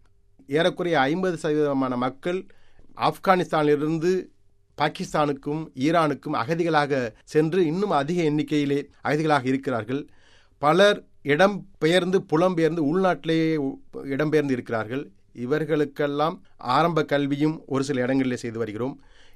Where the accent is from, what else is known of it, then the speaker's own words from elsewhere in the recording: India; எங்களை பொறுத்த வரைக்கும், நாங்கள் இந்தியாவை சேர்ந்தவர்கள்.